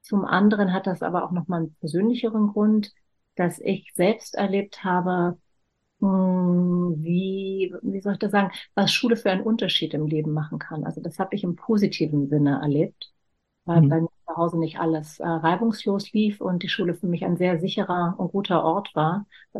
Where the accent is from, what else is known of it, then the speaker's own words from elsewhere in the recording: Berlin, Germany; born there; Ich bin in West-Berlin geboren. Meine Mutter kam aber aus dem Osten.